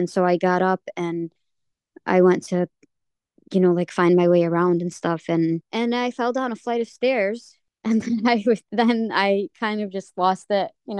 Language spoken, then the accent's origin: English; United States; they were asking me who I am and just very amazed that I was from America.